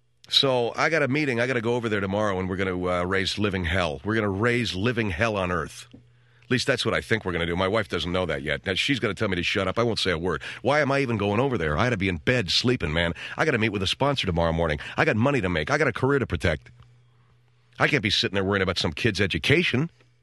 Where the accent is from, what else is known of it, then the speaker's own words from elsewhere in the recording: Los Angeles, California, United States; I was raised in the Catholic system in L.A. I went to a Catholic high school in Pasadena. I went to a Catholic elementary school in Arcadia.